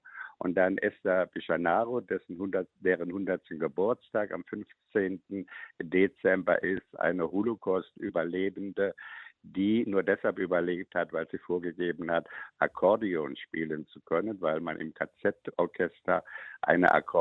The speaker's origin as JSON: {"language": "German", "region": "Saarland", "country": "Germany", "said": "Ja, ich komme ja aus dem Saarland und ich fahre jetzt im Grunde genommen immer diese Strecke jetzt, die ich auch in der Vergangenheit oder als ich jung war, immer wieder gefahren bin"}